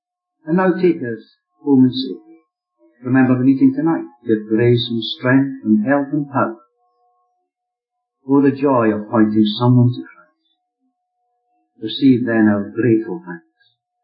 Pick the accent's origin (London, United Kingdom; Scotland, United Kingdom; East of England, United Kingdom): Scotland, United Kingdom; Kilmarnock; Because I come from Kilmarnock, many folks will speak to me about John Ritchie.